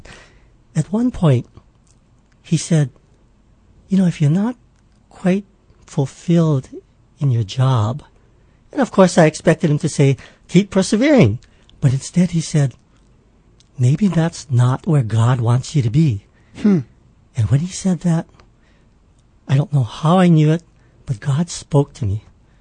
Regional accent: Pearl City, Hawaii, United States; Well, born and raised in Pearl City. Lived there all my life. Got married and bought a house in Pearl City.

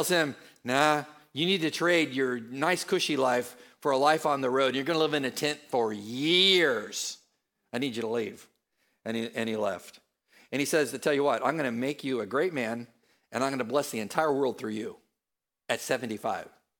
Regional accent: San Diego, California, United States; I'm from San Diego. So am I. I'm from San Diego.

